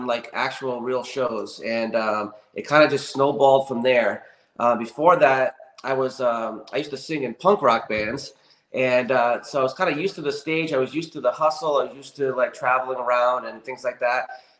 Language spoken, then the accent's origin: English; Rhode Island, United States; moved away as an adult; I'm actually from Rhode Island originally.